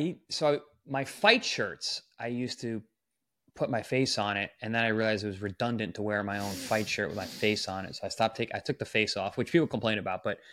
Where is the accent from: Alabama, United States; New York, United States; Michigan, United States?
New York, United States; I'm a New Yorker.